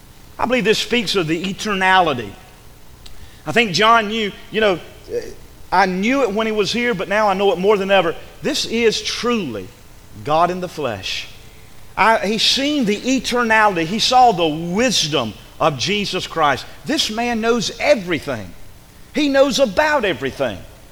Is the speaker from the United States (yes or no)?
yes; the South, United States; accent: southern; And I say all, my southern accent, I'm not saying all, A-L-L, I'm saying A-W-E, all.